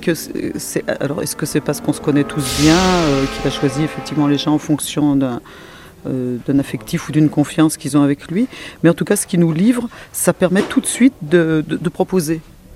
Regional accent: Lyon, Auvergne-Rhône-Alpes, France; D'abord, moi, c'est une drôle d'histoire parce que je suis originaire de Lyon

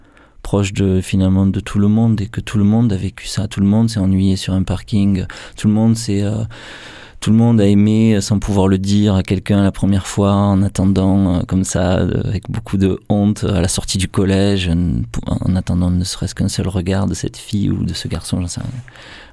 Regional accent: Marseille, Provence-Alpes-Côte d'Azur, France; je viens des quartiers nord de Marseille

